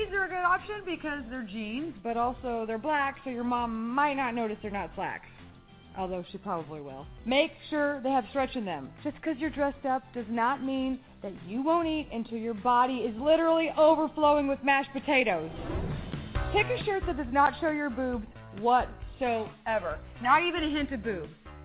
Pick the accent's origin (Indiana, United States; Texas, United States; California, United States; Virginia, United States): Texas, United States; You see, I'm from Texas. And in Texas, you show up fancy to Thanksgiving dinner